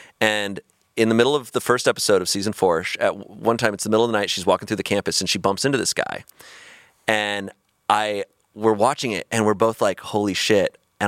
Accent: Arizona, United States; I remember growing up in Arizona, we only had AMCs.

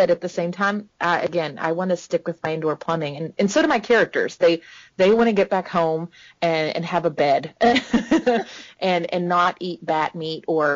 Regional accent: Texas, United States; It's one of those things where I grew up in Texas, and a few years ago, they built a natural gas tower behind my house.

